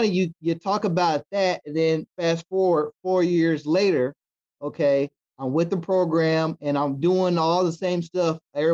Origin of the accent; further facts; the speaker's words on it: Indianapolis, Indiana, United States; also born or lived in Kentucky; You know, growing up in Indianapolis most of my life, went to school in Kentucky for a few years, came back, and you know, Indianapolis is a great city